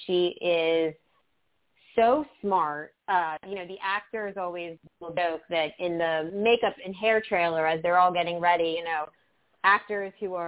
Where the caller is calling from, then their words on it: Los Angeles, California, United States; Yes, I am calling from L.A.